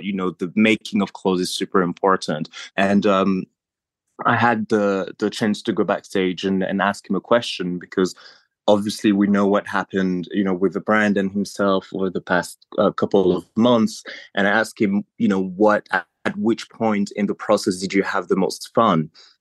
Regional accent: France; also born or lived in Paris / Ivory Coast / Morocco / Nigeria; now in London, United Kingdom; I grew up born in Paris, grew up in France, then Ivory Coast, Morocco, Nigeria, wow. Benin, a bit of Togo. Then I moved to London to study.

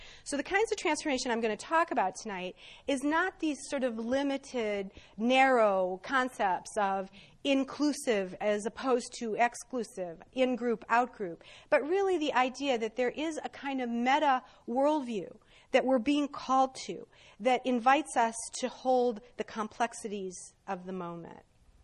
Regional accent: Detroit, Michigan, United States; I grew up in Detroit, Michigan, in the 60s and 70s

